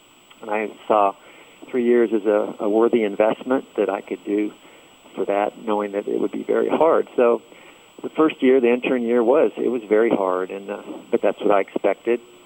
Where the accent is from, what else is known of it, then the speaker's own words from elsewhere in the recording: Florida, United States; As I grew up in South Florida, I loved skin diving in the ocean